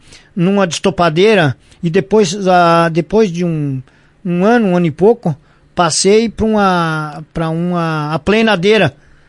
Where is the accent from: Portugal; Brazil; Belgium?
Brazil; Ibiaçá, Rio Grande do Sul; now in Lagoa Vermelha, Brazil; Sim, quando eu vim de Ibiaçá para Lagoa Vermelha, que eu me casei, eu vim lá do aonde eu me criei